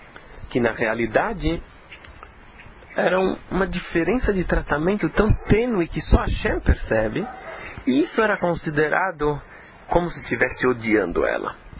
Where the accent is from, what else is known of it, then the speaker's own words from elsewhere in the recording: Brazil; Eu sou brasileiro.